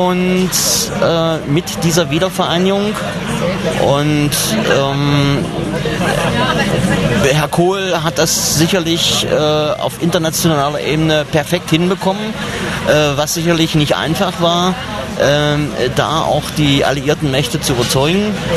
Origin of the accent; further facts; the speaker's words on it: Bernburg, Saxony-Anhalt, Germany; also ich stamme ja, wie gesagt, aus Sachsen-Anhalt, aus Bernburg